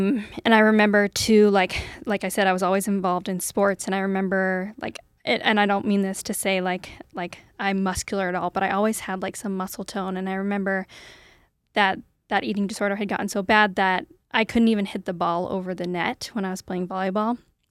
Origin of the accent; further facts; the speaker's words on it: Lewiston, Idaho, United States; I grew up in Lewiston, Idaho. So I'm a true Idahoan through and through.